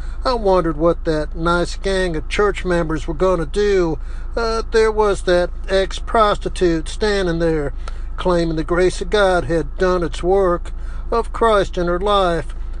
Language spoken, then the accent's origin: English; Southern United States, United States; I said, yes, I'm from the South, and I'm preaching here.